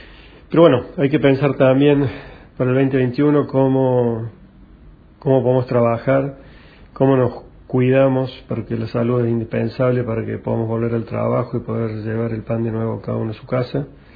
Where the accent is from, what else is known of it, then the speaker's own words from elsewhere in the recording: Argentina; now in Miami, United States; soy argentino, vivo en Miami, Estados Unidos hace 5 años.